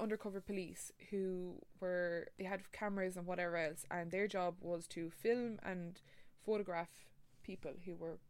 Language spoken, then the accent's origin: English; Ireland; We're so Irish, man.